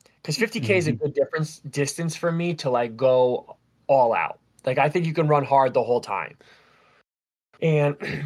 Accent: Vermont, United States; I still want to say the toughest race from start to finish was in my home state of Vermont at Killington Mountain, a 50K

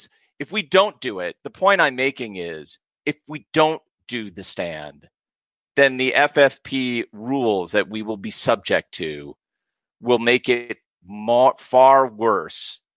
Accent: United States; again, I'm an American, so I know it sounds crazy for me to say that.

